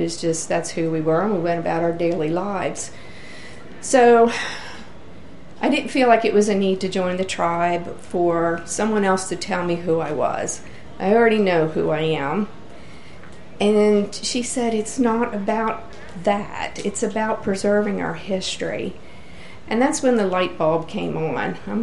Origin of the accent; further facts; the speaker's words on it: Robbins, Maryland, United States; I was born and raised in Lower Dorchester County, a little community called Robbins. It's on the Little Black Water.